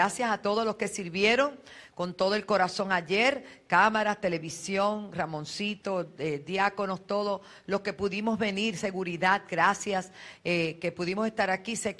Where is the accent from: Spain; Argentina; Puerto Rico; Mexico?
Puerto Rico; Nosotros somos la mitad de Bayamón y la mitad de Toalta. Pero en fin, somos de Puerto Rico, gloria a Dios.